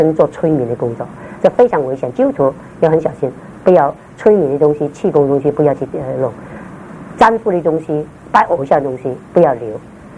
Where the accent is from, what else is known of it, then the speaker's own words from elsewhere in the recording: China; 因为我们中国人的文化当中龙跟凤你知道吗